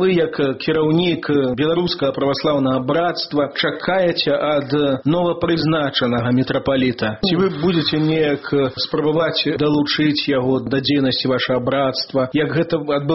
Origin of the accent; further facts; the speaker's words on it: Dziarečyn, Grodno Region, Belarus; ў маім родным мястэчку Дзярэчын на Зэльвіншчыне